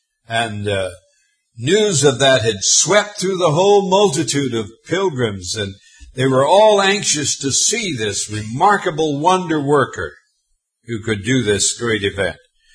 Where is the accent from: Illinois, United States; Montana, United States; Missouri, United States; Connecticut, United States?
Montana, United States; born or raised there